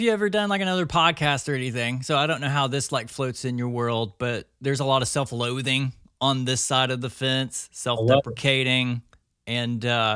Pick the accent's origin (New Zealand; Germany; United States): United States; Texarkana; I'm from the Texarkana area.